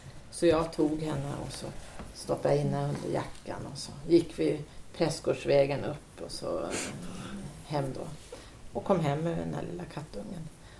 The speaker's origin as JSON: {"language": "Swedish", "town": "Tyresö", "region": "Stockholm County", "country": "Sweden", "tie": "born or raised there", "said": "jag är född här ute i Tyresö och växte upp här ute på 50-talet. Jag bodde nere vid Gimmersta"}